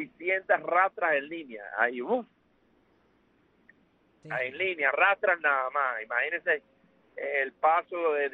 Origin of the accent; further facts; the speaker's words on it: Cuba; quiero decirle a mi pueblo que toda esta situación que tiene Cuba es prefabricada.